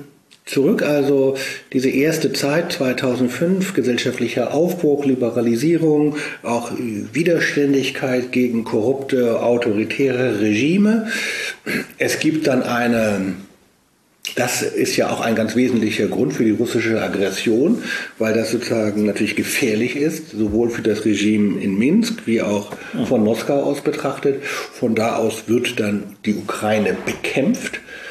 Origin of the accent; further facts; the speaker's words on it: West Germany, Germany; aber ich habe natürlich von meiner Sozialisation als Westdeutscher immer in den Westen geguckt und nie dahin.